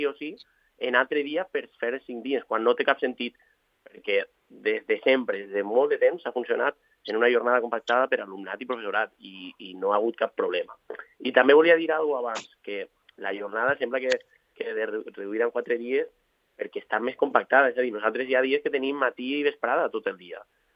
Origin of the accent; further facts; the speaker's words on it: Valencia, Valencian Community, Spain; jo, per exemple, soc de València